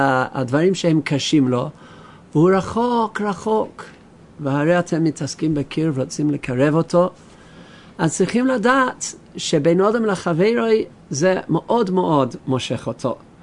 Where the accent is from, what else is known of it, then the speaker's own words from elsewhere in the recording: London, United Kingdom; בלונדון, אני מלונדון, הלך בחור בשבס בבוקר לבית הכנסת